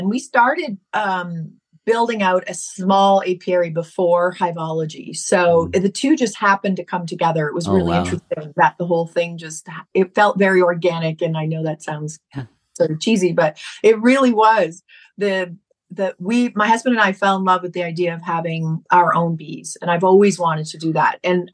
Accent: Toronto, Ontario, Canada; now in United States; I'm from Toronto, and, you know, been a Toronto girl for a long, long time.

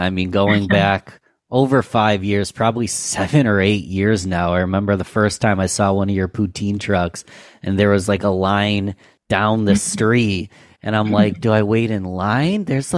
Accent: Rochester, New York, United States; leaders here from my hometown of Rochester, New York

